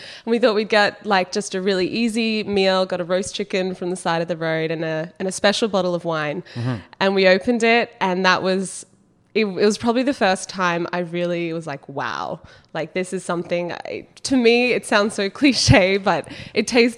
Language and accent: English; Brisbane, Queensland, Australia; I grew up in Brisbane, Australia.